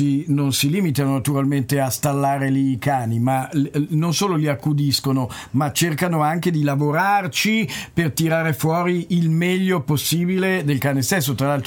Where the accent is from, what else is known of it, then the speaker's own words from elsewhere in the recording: Florence, Tuscany, Italy; io sono fiorentina.